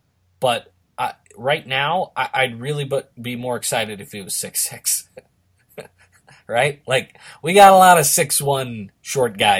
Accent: Massachusetts, United States; We're from Massachusetts.

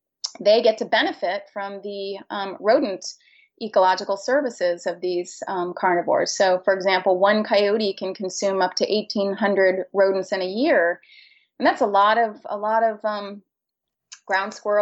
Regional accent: Maine, United States; I'm originally from Maine, so know the issues that many Eastern states deal with regard to white-tailed deer.

